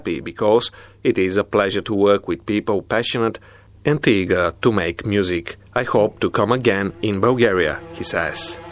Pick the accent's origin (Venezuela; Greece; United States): Venezuela; I'm originally from Venezuela.